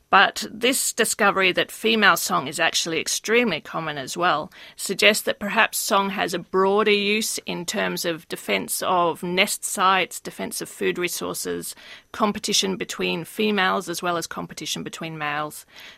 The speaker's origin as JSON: {"language": "English", "country": "Australia", "said": "Well, working on birdsong as an Australian"}